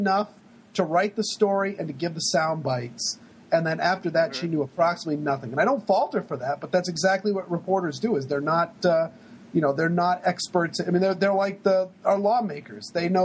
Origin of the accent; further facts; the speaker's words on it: Maine, United States; I'm from Maine, and there's nothing wrong with not having a full mouth of teeth